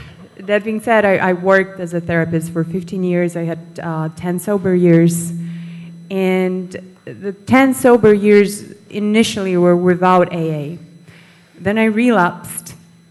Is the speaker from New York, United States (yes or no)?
yes; New York, United States; I'm from New York originally, so not really that group.